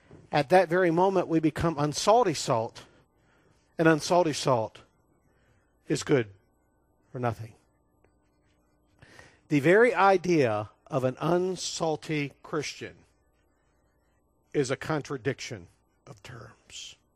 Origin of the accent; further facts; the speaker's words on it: Ohio, United States; I grew up in Ohio, lake effect snow. You've heard of that? I lived that growing up.